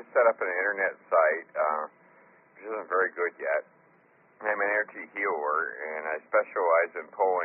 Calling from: Melbourne Village, Florida, United States; Melbourne Village, Michael. Florida.

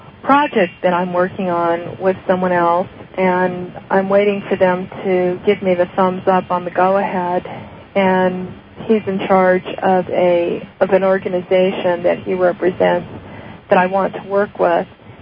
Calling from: Riverside, California, United States; from Riverside.

